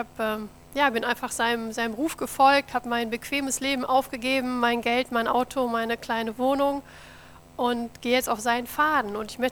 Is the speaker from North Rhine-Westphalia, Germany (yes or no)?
yes; Wiedenbrück, North Rhine-Westphalia, Germany; ich komme aus Wiedenbrück, bin also ein waschechter Ostwestfale